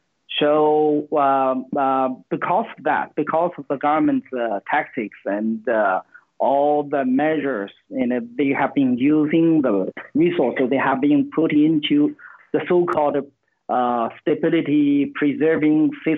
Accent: Shandong, China; English is a second language; even in the countryside, my hometown, that is Shandong province. In the village, I talk to my hometown fellows all the time.

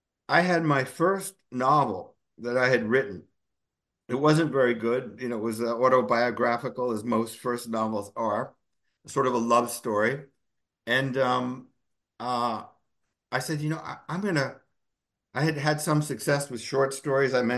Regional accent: Newark, New Jersey, United States; I grew up in Newark, New Jersey.

